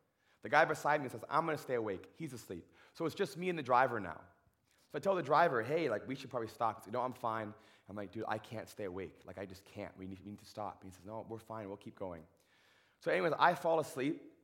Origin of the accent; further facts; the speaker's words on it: Ontario, Canada; when I was first coming to BC, I'm from Ontario, and so we drove across Canada.